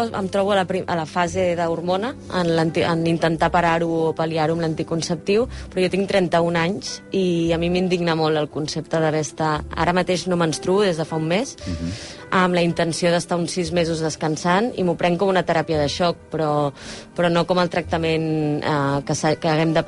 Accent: Premià de Dalt, Catalonia, Spain; del meu poble, que és Premià de Dalt

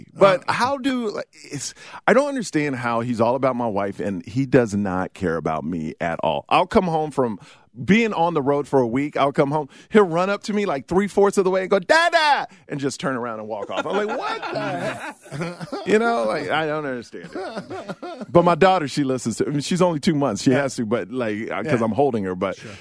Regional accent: Houston, Texas, United States; I grew up in Houston, Texas, in an all-white neighborhood.

